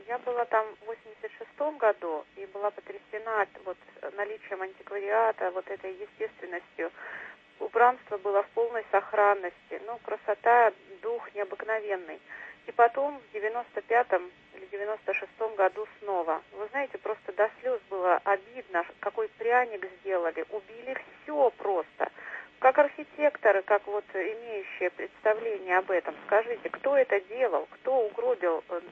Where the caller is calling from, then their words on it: Moscow, Russia; я из Москвы звоню.